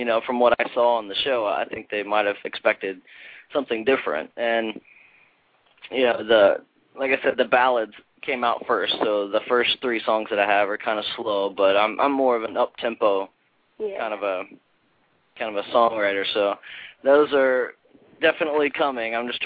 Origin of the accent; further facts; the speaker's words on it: West Virginia, United States; born there; And I was born in West Virginia, so obviously country music was around constantly.